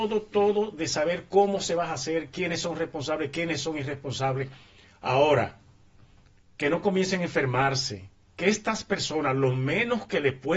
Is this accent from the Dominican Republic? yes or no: yes; Dominican Republic; Yo lo digo como dominicano